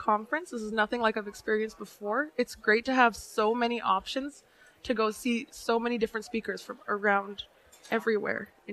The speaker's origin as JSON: {"language": "English", "town": "Browning", "region": "Montana", "country": "United States", "said": "Like I said, I'm from the Blackfeet tribe in Browning, Montana."}